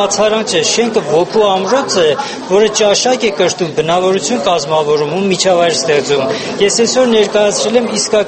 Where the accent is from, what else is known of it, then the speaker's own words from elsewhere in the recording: Gyumri, Shirak, Armenia; born there; Հիմքում անշուշտ Գյումրին է, իմ ծննդավայրը